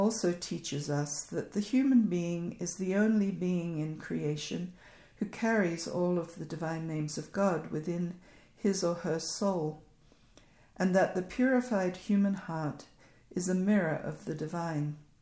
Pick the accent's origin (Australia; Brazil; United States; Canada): Australia; which was a religion I had not even heard of growing up in the Australian outback.